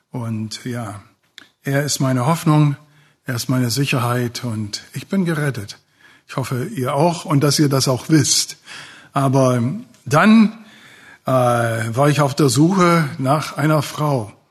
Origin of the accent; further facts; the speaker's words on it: United States; German is a second language; now in Magdeburg, Germany; ich komme aus den Vereinigten Staaten, bin seit 92 in Deutschland, seit 94 in Magdeburg und tue mich immer noch schwer mit der deutschen Sprache.